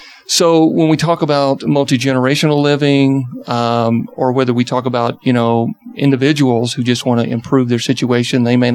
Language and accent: English; Georgia, United States; accent: Georgia; I'm originally from Georgia, so I'm sure everyone out there hear a little bit of a Georgia accent.